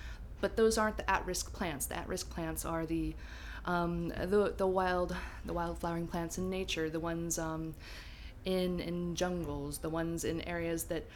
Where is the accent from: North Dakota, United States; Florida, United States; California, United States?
California, United States; San Diego; moved away as an adult; now in United Kingdom; I'm 34 and from San Diego, California.